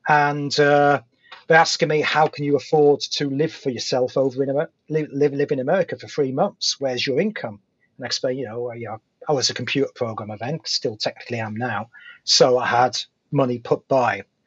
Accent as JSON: {"language": "English", "country": "United Kingdom", "accent": "British", "said": "because I have that slight gravitas of having a British accent"}